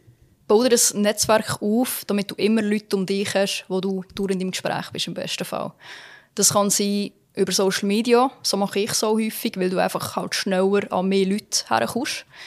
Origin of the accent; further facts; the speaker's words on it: Switzerland; wo wir als Schweizer sowieso haben.